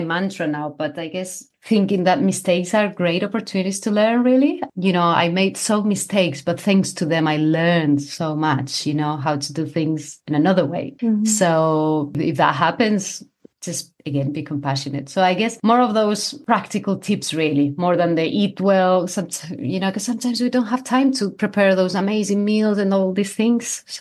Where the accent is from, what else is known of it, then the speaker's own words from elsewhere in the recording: Spain; now in United Kingdom; You know, I'm from Spain, actually, and I live in the UK, but my mom lives here in the UK.